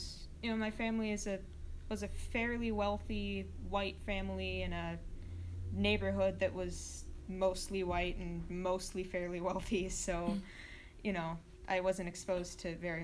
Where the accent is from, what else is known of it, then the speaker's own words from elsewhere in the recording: Rockville, Maryland, United States; born there; also born or lived in Houston, United States / Saudi Arabia; now in Ohio, United States; I was born near Washington, D.C. in Rockville, Maryland.